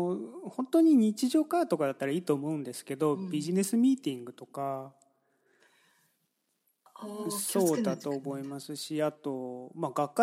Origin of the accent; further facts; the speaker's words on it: Saitama, Japan; 僕もは出身埼玉の西武線沿線なので、あの子供の時からの西武ライオンズファンでなんですが